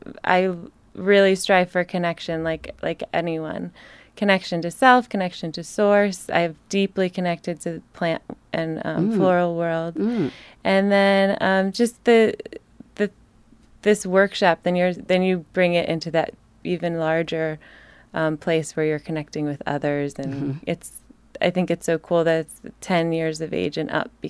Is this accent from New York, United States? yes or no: no; Cleveland, Ohio, United States; moved away as an adult; now in Portland, United States; I'm from Cleveland, Ohio.